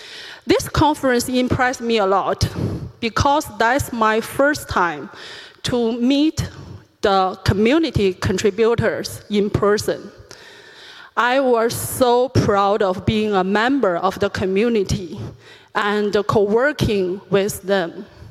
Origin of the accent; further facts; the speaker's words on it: Beijing, China; I'm from Beijing, China